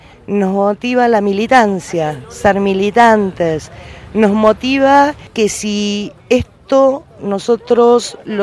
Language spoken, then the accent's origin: Spanish; Buenos Aires, Argentina; yo vengo de CABA, de Capital Federal